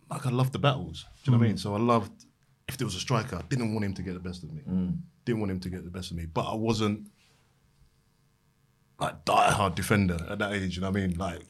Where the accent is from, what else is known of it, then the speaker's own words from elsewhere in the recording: Bow, London, United Kingdom; I grew up in Bow in East London, and even at the time then when I was coming through